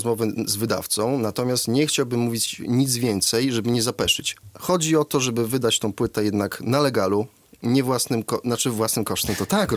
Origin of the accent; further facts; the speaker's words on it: Wysokie Mazowieckie, Podlaskie Voivodeship, Poland; 7 maja zagramy w Wysokim Mazowieckim, czyli w mojej rodzinnej miejscowości.